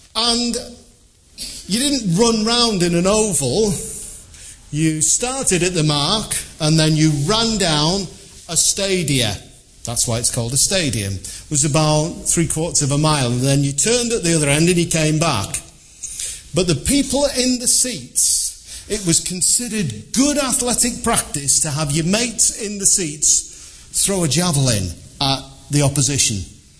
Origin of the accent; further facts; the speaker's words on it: Liverpool, North West England, United Kingdom; I said, come on, I'm from Liverpool.